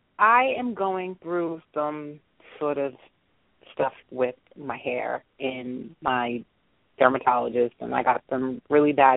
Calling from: Massachusetts, United States; I'm calling from Massachusetts.

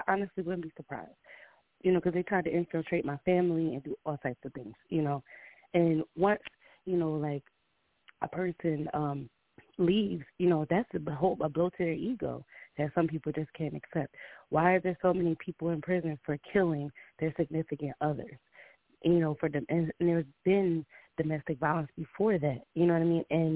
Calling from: New Jersey, United States; I'm calling from Jersey.

